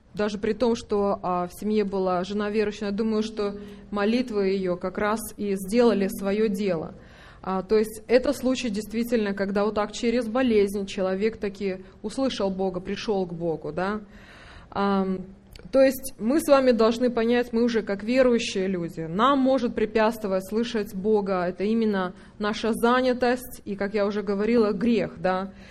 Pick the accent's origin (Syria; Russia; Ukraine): Ukraine; Kremenchuk, Poltava Oblast; Это мой родной город Кременчуг.